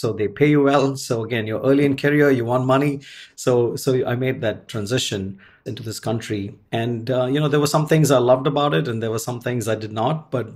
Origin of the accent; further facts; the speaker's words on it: India; for being an Indian and not eating red meat